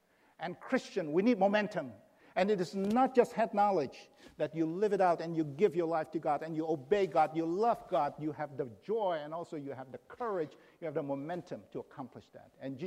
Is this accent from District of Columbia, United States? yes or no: yes; Washington, District of Columbia, United States; when I met my wife, she was from San Francisco, and I'm from Washington, D.C., Maryland.